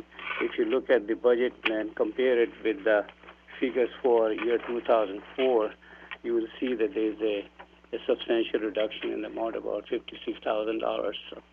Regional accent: Fairbanks, Alaska, United States; I'm from Fairbanks, and I serve on the Alaska Commission on Aging, and I'm the current chair.

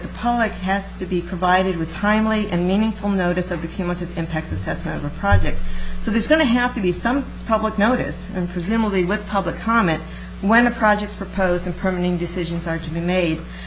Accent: Juneau, Alaska, United States; I'm from Juneau, Alaska

